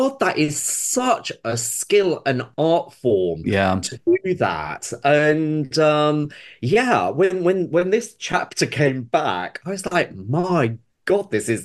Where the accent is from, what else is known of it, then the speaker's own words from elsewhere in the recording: Mombasa, Mombasa County, Kenya; born there; So I was born in Mombasa in Kenya.